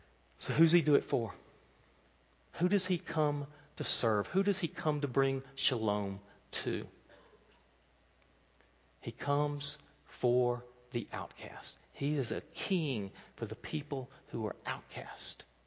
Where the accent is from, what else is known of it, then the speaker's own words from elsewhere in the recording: Georgia, United States; Where I grew up outside of Atlanta, our county was clearly divided into two sections.